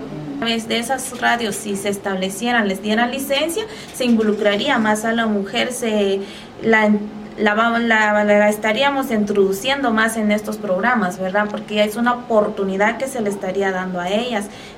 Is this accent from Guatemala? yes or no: yes; San Ildefonso Ixtahuacán, Huehuetenango, Guatemala; soy originaria de San Ildefonso, Iztahuacán, y acá hago locución